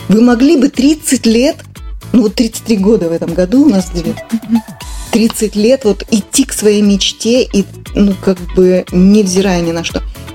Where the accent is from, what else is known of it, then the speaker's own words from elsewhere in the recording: Komsomolsk-on-Amur, Khabarovsk Krai, Russia; born there; Мы все родились в Комсомольске. Люся родилась в Комсомольске, Герман, Дима, я.